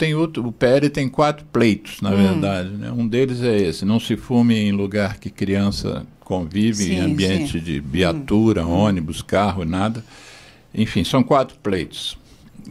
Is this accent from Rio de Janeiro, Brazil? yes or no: yes; Rio de Janeiro, Brazil; Morou também no meu prédio, quando eu era pequenininho, quando eu nasci lá no Leblon.